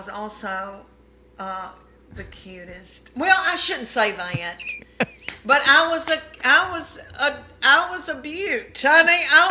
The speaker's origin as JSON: {"language": "English", "town": "Adams", "region": "Tennessee", "country": "United States", "tie": "born or raised there", "said": "I was raised in Adams, Tennessee, 500 people. And then I went to the University of Tennessee."}